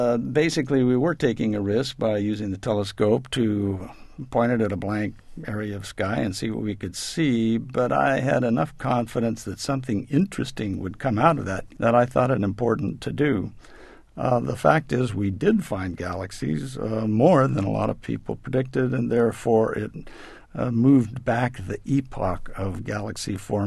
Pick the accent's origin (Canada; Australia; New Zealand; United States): United States; California; I was after the same thing I was after when I grew up in Southern California, got a paper route when I was 12, 13 years old.